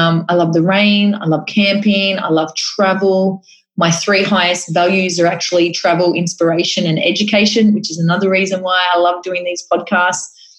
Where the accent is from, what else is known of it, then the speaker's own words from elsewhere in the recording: Cootamundra, New South Wales, Australia; also born or lived in Penrith / Moolamee / Canberra / Brisbane; I was born in Penrith in Sydney. I've lived in places like, Moolamee, which is out in the sticks, like 400 people. Lived in Canberra, Brisbane, Gold Coast, Wagga Wagga, Albury, Cootamundra.